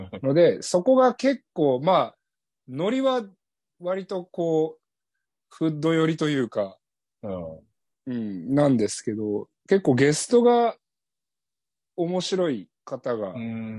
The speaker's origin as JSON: {"language": "Japanese", "town": "San Diego", "region": "California", "country": "United States", "tie": "born or raised there", "said": "まあ、おかげさまで僕の地元のサンディエゴからはチームがなくなりましたからね。"}